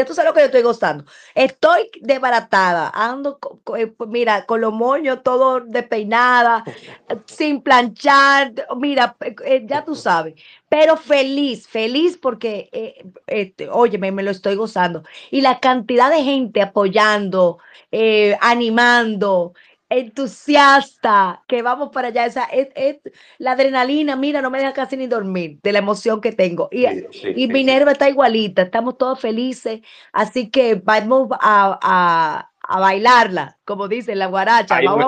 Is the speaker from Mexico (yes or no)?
no; Dominican Republic; Nosotros somos dominicanos, caribeños, esto.